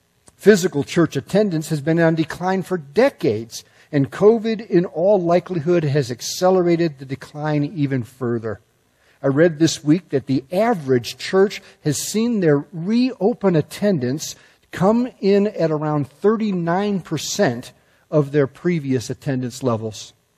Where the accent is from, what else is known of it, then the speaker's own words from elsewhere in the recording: United States; I felt pretty good about it being an American.